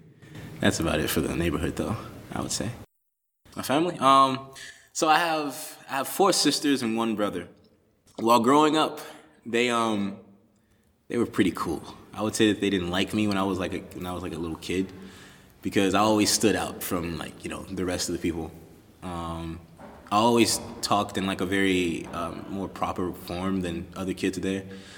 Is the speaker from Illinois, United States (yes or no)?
yes; Chicago, Illinois, United States; I grew up in Chicago, Illinois. The West Side, it was like it's called the Lawndale community.